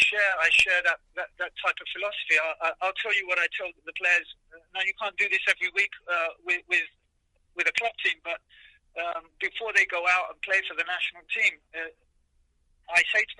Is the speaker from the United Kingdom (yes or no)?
yes; London, United Kingdom; now in United States; I grew up in London, I played as a kid for a team called Millwall.